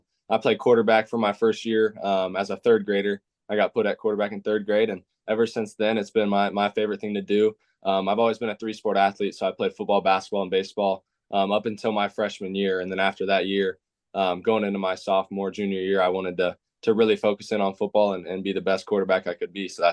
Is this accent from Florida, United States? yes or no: no; Indiana, United States; You know, growing up in Indiana, basketball is a big thing